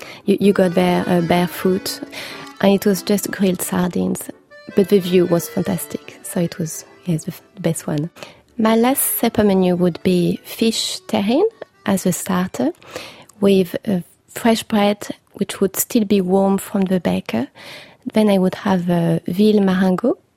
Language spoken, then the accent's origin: English; Bourgogne-Franche-Comté, France; English is a second language; I come from Franche-Comté, which is a region in eastern France, very well known for its cheese, and of course the Comté, which comes from the name of the region.